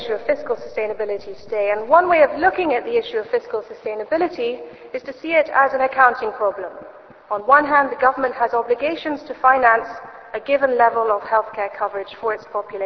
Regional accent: England, United Kingdom; I come from England, I felt completely at home.

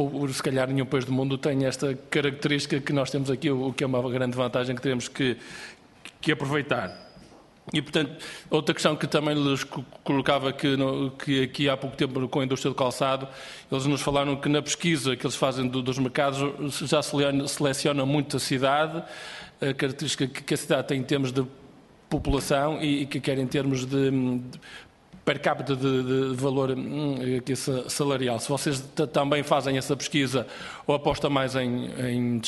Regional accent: Barcelos, Braga, Portugal; eu sou de um concelho que vocês falaram aqui bastante, sou de Barcelos

